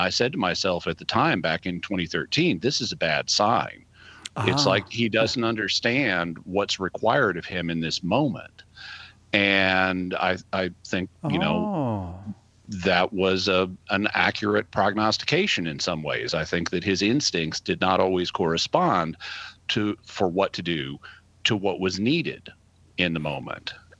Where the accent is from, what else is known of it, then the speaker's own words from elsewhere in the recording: United States; You know, as an American, if you always hear it's not going to be one of you, then you can kind of internalize that.